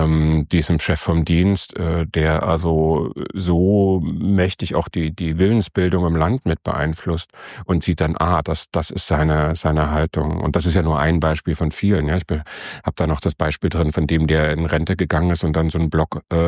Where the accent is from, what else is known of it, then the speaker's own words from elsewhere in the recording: East Germany, Germany; ich bin in der DDR groß geworden